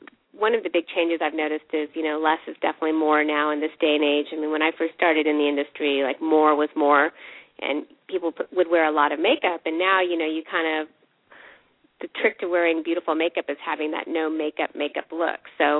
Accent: India; my background is Indian. I'm from India.

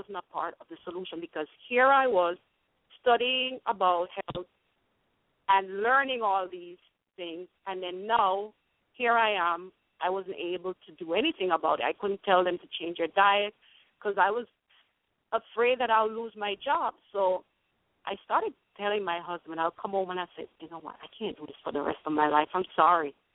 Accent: Jamaica; also born or lived in England; oh, growing up in Jamaica, mostly everything was organic, and we took it for granted. And in England, I didn't hear GMO and all that.

